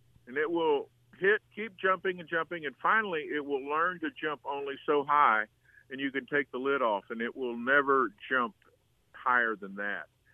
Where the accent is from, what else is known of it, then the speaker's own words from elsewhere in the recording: Fort Worth, Texas, United States; And my buddy that I grew up with in Fort Worth when I went to Richland High School, called me and said